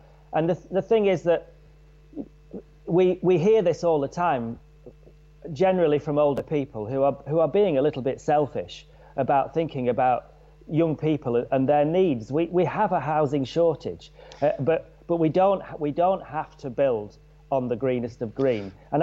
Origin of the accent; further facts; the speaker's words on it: Blackburn, North West England, United Kingdom; And when I grew up in Blackburn, the main thing that you went into town for was to watch a band or go dancing or to meet a girl, to meet your friends, have a pie